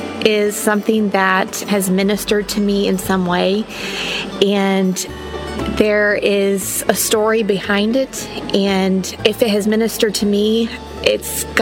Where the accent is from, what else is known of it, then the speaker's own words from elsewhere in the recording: Indiana, United States; now in Burkesville, United States; I am originally from Indiana, just moved to Burkesville, Kentucky. That has been a big change for us.